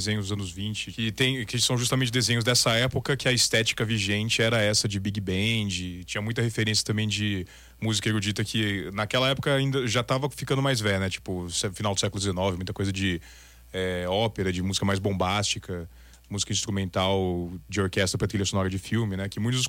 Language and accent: Portuguese; Campinas, São Paulo, Brazil; trabalho com algumas bandas de música autoral e de bandas tributo em Campinas, que é minha cidade natal.